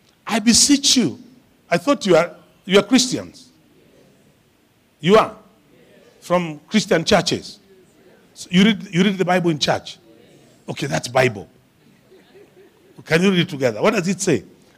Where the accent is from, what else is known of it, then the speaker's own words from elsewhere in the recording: Eastern Region, Uganda; English is a second language; I'm Ugandan. I'm Luya from Samia here. Just the other side of the border. Just near here.